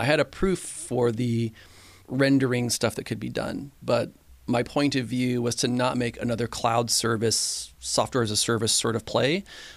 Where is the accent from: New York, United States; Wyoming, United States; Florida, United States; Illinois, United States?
Illinois, United States; moved away as an adult; now in California, United States; I'm from Illinois originally, but I moved to California in 1997.